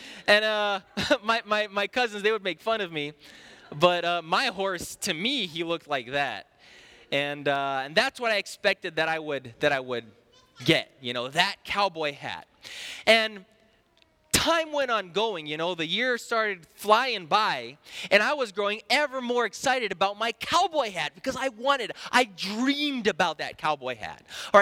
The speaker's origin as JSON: {"language": "English", "country": "Brazil", "said": "I'm from Brazil, and growing up, I would always go to, the northeastern part of Brazil, which is where my mother's family is from."}